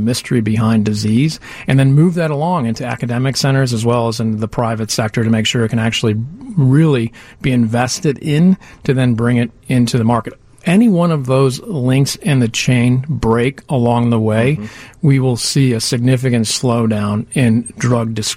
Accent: Chicago, Illinois, United States; also born or lived in Boston; now in New Jersey, United States; You know, I grew up in the Chicago area, so I'm obviously a little bit biased, but I've lived in New Jersey for 6 years, lived in Boston as well.

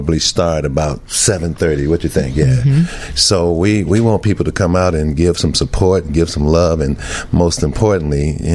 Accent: Chicago, Illinois, United States; You know, I don't know if you all know this, but I was born and raised here in Chicago.

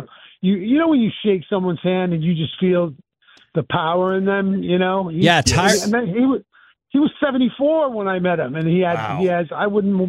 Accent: Boston, Massachusetts, United States; I grew up in Boston, so I played three sports during the year.

